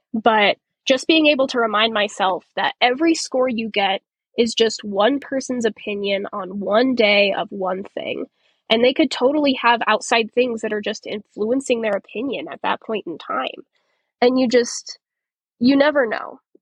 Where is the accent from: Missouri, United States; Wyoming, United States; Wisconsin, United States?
Wyoming, United States; Cheyenne; State, finally getting to have it in my hometown of Cheyenne again, was really, really cool